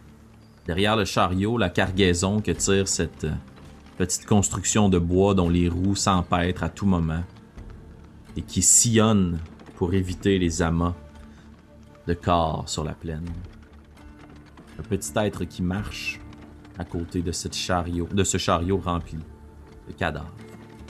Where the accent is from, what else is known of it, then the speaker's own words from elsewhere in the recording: Shawinigan, Quebec, Canada; une entreprise de chez nous à Shawinigan, en Mauricie